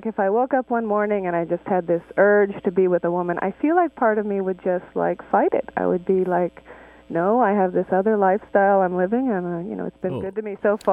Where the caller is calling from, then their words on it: San Francisco, California, United States; San Francisco.